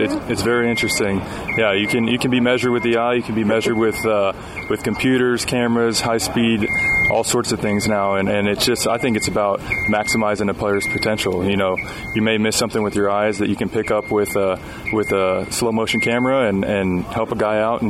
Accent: Oakland, California, United States; Yeah, I was born in Berkeley. I grew up in Oakland. I grew up playing Oakland Babe Ruth down on 66th Ave in Oakland

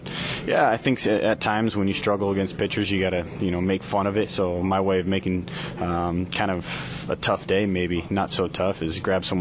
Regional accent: California, United States; I think you have some Bay Area people that know I'm from the Bay Area.

